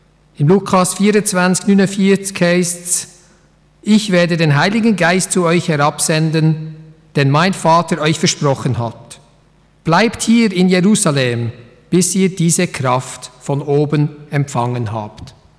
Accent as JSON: {"language": "German", "country": "Switzerland", "said": "Und wir als Schweizer, wir wollen ja immer aktiv sein"}